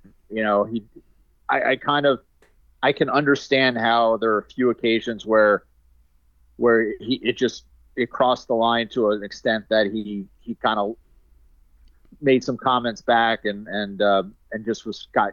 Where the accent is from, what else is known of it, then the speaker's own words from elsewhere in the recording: New York, United States; as a New Yorker, I don't want this to be about the New Yorkers.